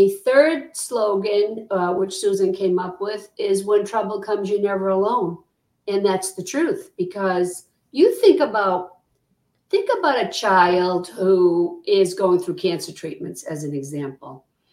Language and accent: English; Ireland; because I'm Irish